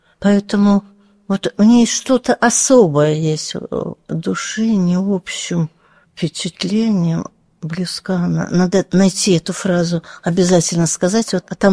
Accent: Moscow, Russia; сама москвичка родилась, и родители в Москве, то есть корни московские

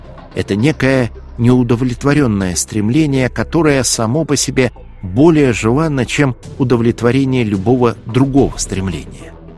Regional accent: Severomorsk, Murmansk Oblast, Russia; Там, где я родился и вырос, в Североморске, Мурманской области, на тот момент церкви не было и быть не могло, и все вокруг были атеистами.

